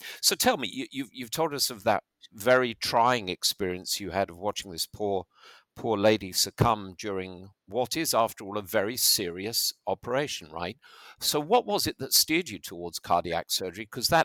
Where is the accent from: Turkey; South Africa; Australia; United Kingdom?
United Kingdom; England; also born or lived in United States; as an Englishman who lived in America, I always resisted calling it soccer